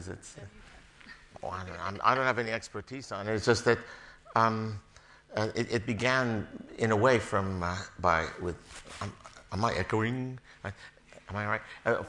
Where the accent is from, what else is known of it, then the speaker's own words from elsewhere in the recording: United States; particularly speaking as an American